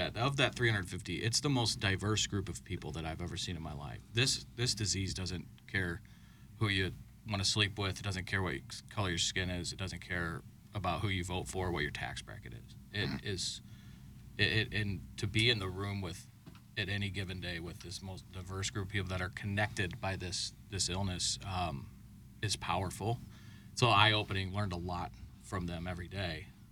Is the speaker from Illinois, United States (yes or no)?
yes; Belleville, Illinois, United States; where we grew up in Belleville, Swansea, Fairview Heights, O'Fallon, you know, St. Clair County